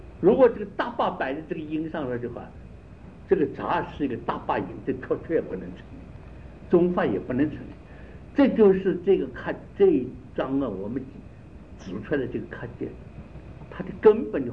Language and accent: Chinese; China; 这我们中国人犯这个毛病啊